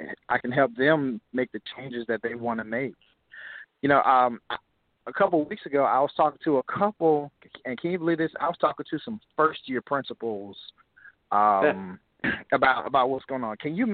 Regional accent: Georgia, United States; now in North Carolina, United States; I was the director of curriculum and innovation in my home where I was born and raised in Georgia.

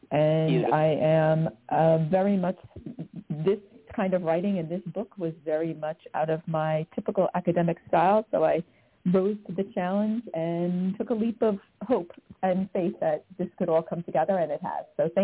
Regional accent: New Jersey, United States; also born or lived in Minnesota; I was living, spent my years in New Jersey, except for the first 3 years of my life when I was born in Minnesota and my parents were out there for jobs.

